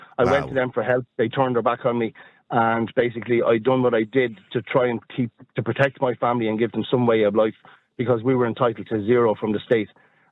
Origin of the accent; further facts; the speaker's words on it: Ireland; because I'm an Irish citizen